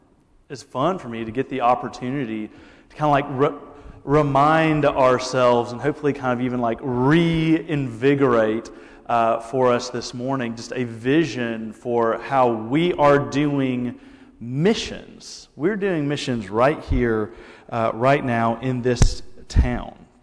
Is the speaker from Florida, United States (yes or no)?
no; Alabama, United States; And see, when I was growing up, I grew up in the Deep South in Alabama, and I can never remember a time when I didn't have a significant reverence for the Bible